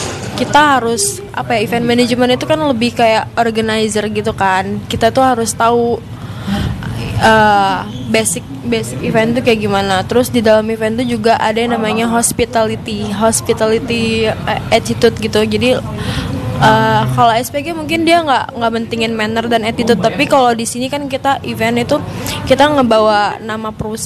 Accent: Bandung, West Java, Indonesia; Gue dari Bandung.

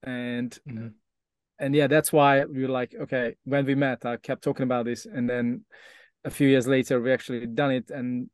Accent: Hungary; we are originally from Hungary

